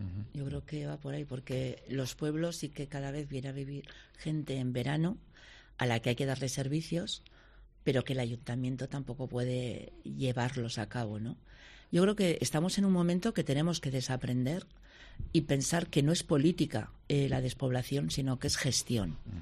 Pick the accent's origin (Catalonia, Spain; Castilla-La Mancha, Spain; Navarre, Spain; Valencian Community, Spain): Navarre, Spain; Pamplona; now in Estella, Spain; Yo soy de Pamplona. Y me marché, y no volvería ni loca, uh-huh. Aunque me tenga que coger el coche todos los días.